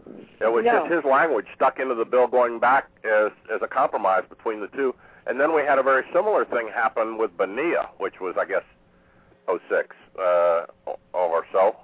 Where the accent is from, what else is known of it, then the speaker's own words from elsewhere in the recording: Charlottesville, Virginia, United States; I'm from Charlottesville, Virginia.